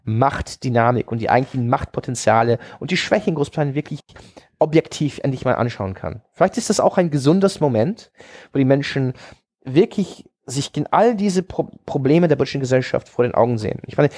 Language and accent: German; Hanover, Lower Saxony, Germany; Ich sah mich als Hannoveraner, weil das ist meine Heimatstadt, mit einem britischen Pass.